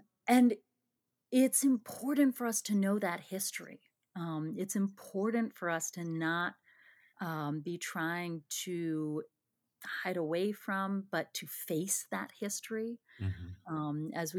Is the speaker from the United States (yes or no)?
yes; East Coast, United States; And that could also be because I grew up on the East Coast